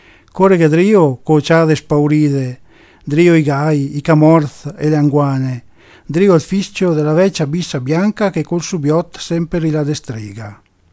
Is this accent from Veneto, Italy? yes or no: yes; Agordo, Veneto, Italy; sono di Agordo